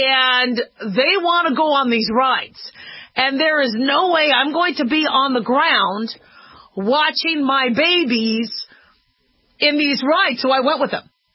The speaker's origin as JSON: {"language": "English", "town": "Los Angeles", "region": "California", "country": "United States", "tie": "born there", "said": "I was born in Los Angeles. I was born in, actually, I was born in technically Hollywood."}